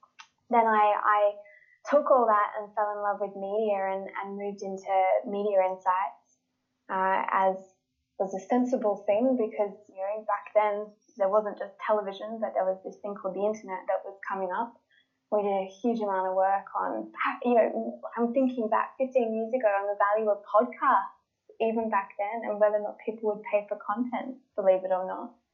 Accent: Sydney, New South Wales, Australia; Well, like you, I'm an Australian, so I grew up in Sydney, and had a lovely life as a kid

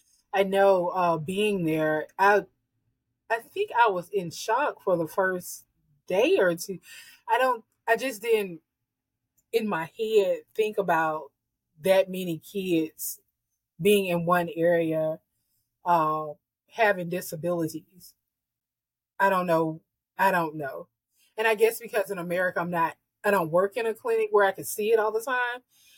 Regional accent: the South, United States; And you know, we're from the South, so we're used to hot heat and humidity.

